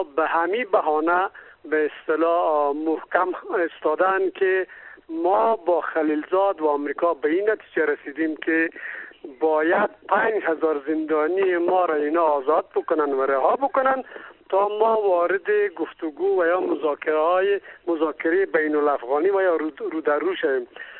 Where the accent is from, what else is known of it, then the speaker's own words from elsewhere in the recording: Afghanistan; ما ولدانن به عنوان یک افغان